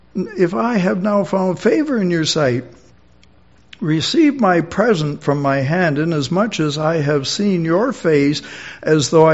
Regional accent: Canada; Hey, I'm Canadian. We're one of the most prosperous countries in all the world.

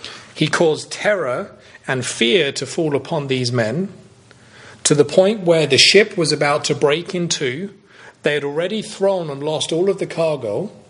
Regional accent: England, United Kingdom; I've often tried to explain it away by being English.

